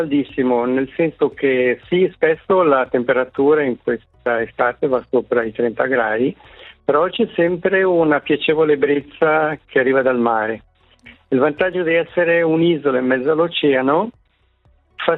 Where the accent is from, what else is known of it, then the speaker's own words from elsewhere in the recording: Campo, Ticino, Switzerland; io sono nato in Valle Maggia, originario di Campo Valle Maggia